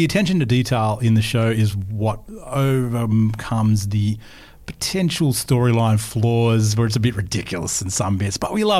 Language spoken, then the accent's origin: English; Canberra, Australian Capital Territory, Australia; I was from Canberra